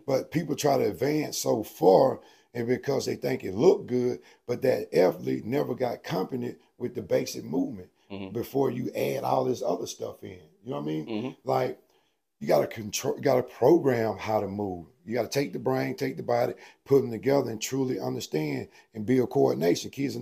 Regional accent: Starkville, Mississippi, United States; Man, you see. I'm from Starkville, right?

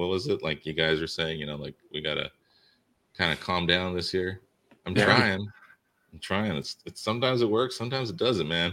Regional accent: Indonesia; When I was a kid growing up in Indonesia, I moved a lot as a kid. We were in Indonesia when I was a little kid for a minute

